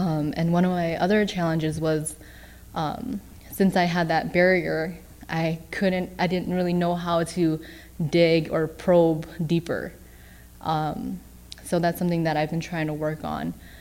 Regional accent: United States; born there; since I was born here in America, I feel like I'm not as good at speaking Hmong

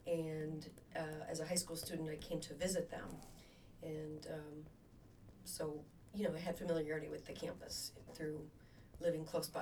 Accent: Belleville, Wisconsin, United States; I grew up near Madison. I grew up in Belleville.

